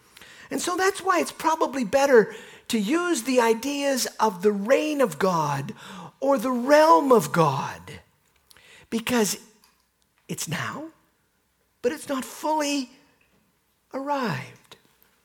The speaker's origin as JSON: {"language": "English", "country": "Canada", "said": "We're a little bit handicapped as Canadians on this one. Because we grew up in the Commonwealth."}